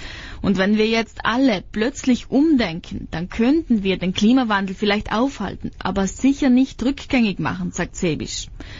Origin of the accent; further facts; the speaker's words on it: Trentino-Alto Adige, Italy; Bei uns in Südtirol haben zum Beispiel die Gemeinden diese Möglichkeiten.